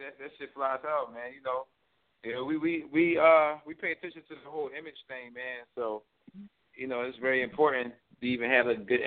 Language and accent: English; Philadelphia, Pennsylvania, United States; Yeah, I'm born and raised from Philly. A lot of people say it don't seem like I'm from Philly